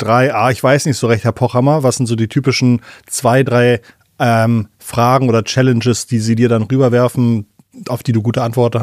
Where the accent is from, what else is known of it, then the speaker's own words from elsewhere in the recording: Schleswig-Holstein, Germany; Ich bin aufgewachsen in der Nähe von Bad Bramstedt in Schleswig-Holstein.